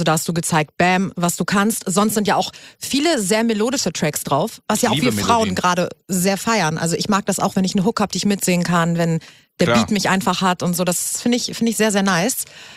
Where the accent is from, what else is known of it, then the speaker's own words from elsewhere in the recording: Hamburg, Germany; ich komme ja aus Hamburg